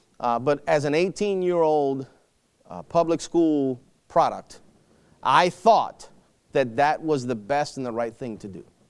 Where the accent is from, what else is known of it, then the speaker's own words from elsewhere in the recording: Baltimore, Maryland, United States; So I want to share with you the fact that Trina and I were both raised in Baltimore.